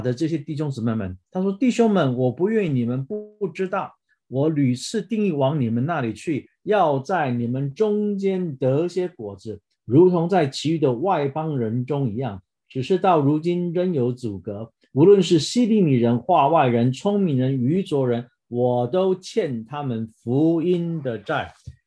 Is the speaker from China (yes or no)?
no; Taiwan; 我还记得我们台湾人呢，这个第一句话习惯的习惯的就是喜欢问对方说